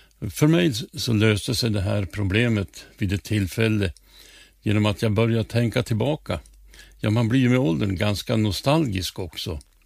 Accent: Robertsfors, Västerbotten County, Sweden; now in Örnsköldsvik, Sweden; jag kom från Robertsfors, och även om jag nu har bott i Örnsköldsvik i mer än 70 år så brukar jag vara väldigt noga med att påpeka att i grunden är jag västerbottning i alla fall.

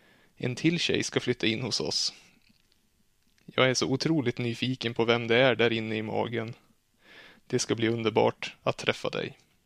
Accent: Bredbyn, Västernorrland County, Sweden; Hemma i Bredbyn var det väldigt mycket sport på dagarna.

